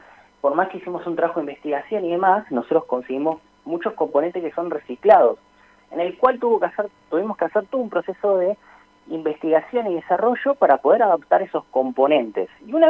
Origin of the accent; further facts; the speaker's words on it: Trelew, Chubut, Argentina; del interior de lo que es la Argentina, igual que yo, que soy de Trelew.